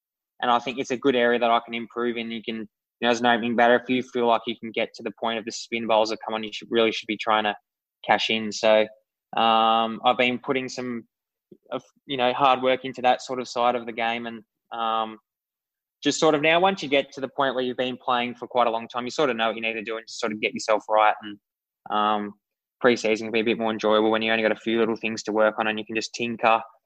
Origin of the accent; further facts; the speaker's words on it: Australia; I'm Australian